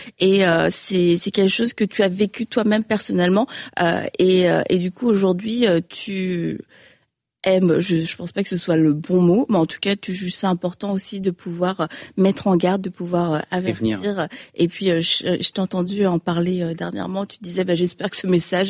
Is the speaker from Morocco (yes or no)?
no; Brittany, France; On vient de la Bretagne.